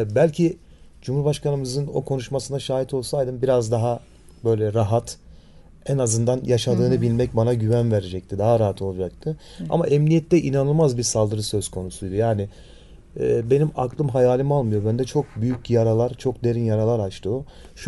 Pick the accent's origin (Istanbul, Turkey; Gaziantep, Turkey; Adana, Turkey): Gaziantep, Turkey; Nizip; born there; now in Ankara, Turkey; Aslen Gaziantep Nizip doğumluyum. Ailem de orada ikamet ediyor.